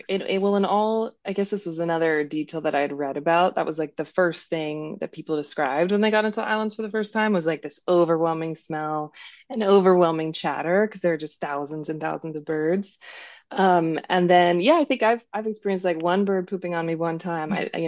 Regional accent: Berkeley, California, United States; So I had only seen them from a distance growing up in Berkeley.

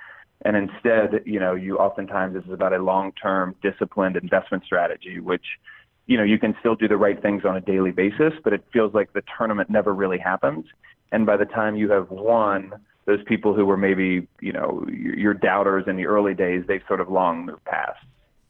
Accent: Camden, New Jersey, United States; also born or lived in Cherry Hill / Atlanta; I grew up in Camden, New Jersey, which was the, you know, the murder capital of the, I think, of the country. We quickly moved out of there to Cherry Hill for a while, then down to Atlanta.

